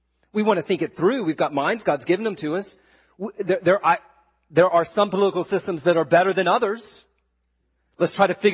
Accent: Washington, District of Columbia, United States; And by the way, I come from Washington, D.C.

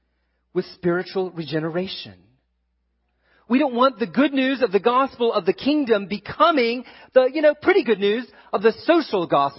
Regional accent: Washington, District of Columbia, United States; And by the way, I come from Washington, D.C.

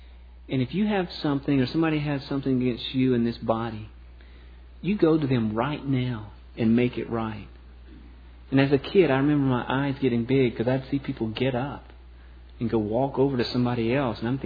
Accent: the South, United States; I grew up in the South

